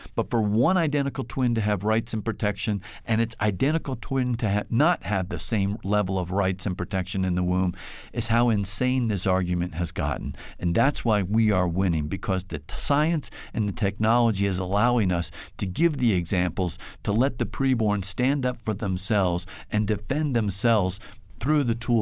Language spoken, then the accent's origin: English; New Jersey, United States; That mom could travel to my home state of New Jersey